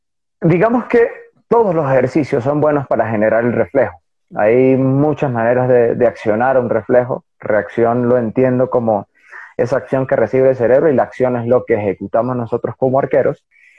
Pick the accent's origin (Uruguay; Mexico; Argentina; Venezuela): Venezuela; Mérida; una escuelita pequeña, pero de gran capacidad de aprendizaje, que fue en Belén, en Mérida, Venezuela. Soy venezolano, merideño.